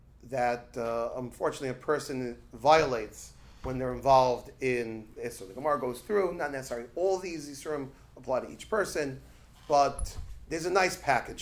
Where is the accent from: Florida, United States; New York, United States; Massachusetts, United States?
New York, United States; Brooklyn; I grew up in Brooklyn, you know. I could have used worse words.